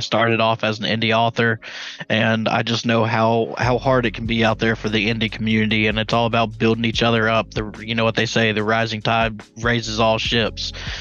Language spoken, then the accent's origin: English; Leland, North Carolina, United States; My hometown is Leland, North Carolina, which is about 15 minutes outside of Wilmington, North Carolina, right on the coast.